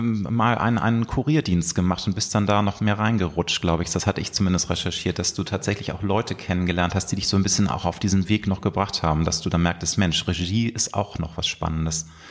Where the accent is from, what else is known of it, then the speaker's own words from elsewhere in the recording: Hamburg, Germany; in meiner Heimatstadt Hamburg